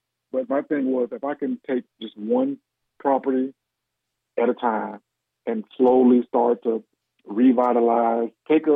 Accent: Gary, Indiana, United States; Born and raised in Gary, Indiana. Graduated from one of the best high schools that was in Gary, which is Roosevelt.

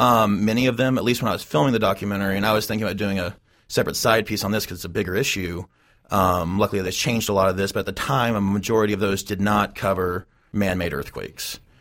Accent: Oklahoma City, Oklahoma, United States; Well, first of all, I grew up in Oklahoma City, in the Oklahoma City area. I went to school in Norman for my undergrad and master's.

